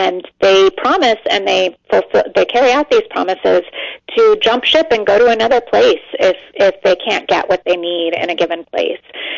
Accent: California, United States; moved away as an adult; now in New York, United States; I live in New York. I'm from California, but I've lived here for all of my adulthood since I came to go to college.

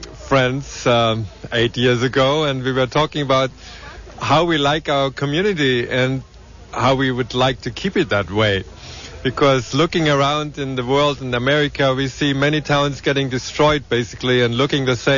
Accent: Germany; English is a second language; now in Santa Cruz, United States; I am from Germany. I am a baker and started a bakery, local bakery in Santa Cruz, almost 30 years ago now

